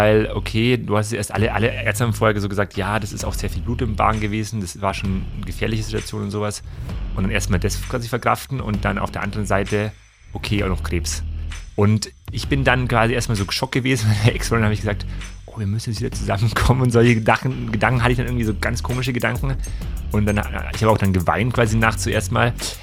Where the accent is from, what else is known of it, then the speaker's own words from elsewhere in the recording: Munich, Bavaria, Germany; now in Berlin, Germany; Ich wohne seit 7 Jahren in Berlin, bin ursprünglich aus München.